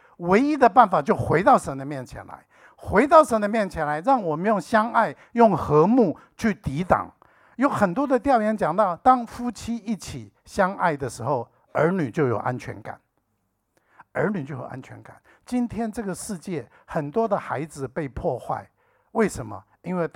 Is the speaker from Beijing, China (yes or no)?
no; Shenyang, Liaoning, China; 从沈阳，我老家是沈阳啊，然后从各地过来啊